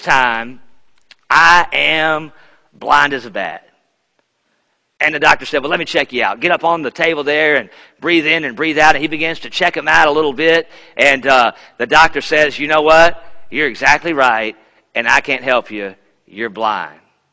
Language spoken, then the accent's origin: English; Charlotte, North Carolina, United States; born there; now in Memphis, United States; I am from Memphis. I'm from Memphis now. I was born in Charlotte, but our home church is in Memphis.